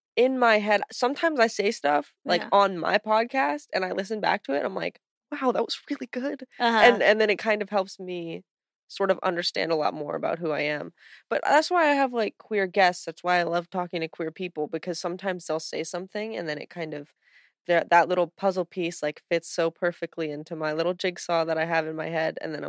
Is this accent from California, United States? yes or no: yes; California, United States; It's like Sacramento, uh-huh. 30 minutes outside of Sacramento. It was like this conservative bubble.